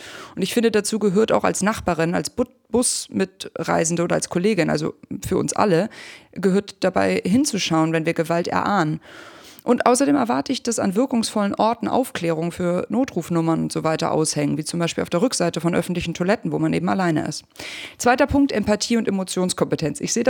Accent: Hamburg, Germany; Ich komme aus Hamburg.

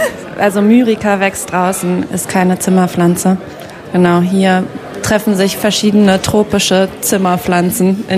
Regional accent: Berlin, Germany; wir kommen auch hier aus dem Kiez, wir sind hier aufgewachsen. Wir sind am Schlesischen Tor groß geworden.

